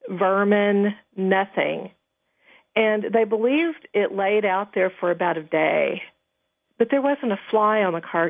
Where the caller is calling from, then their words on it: Texas, United States; I'm calling from Texas.